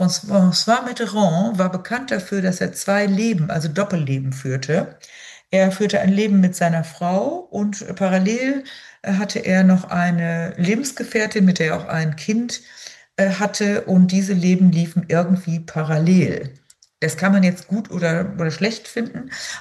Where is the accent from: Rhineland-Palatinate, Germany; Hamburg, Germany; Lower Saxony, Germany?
Lower Saxony, Germany; ich komme aus dem Emsland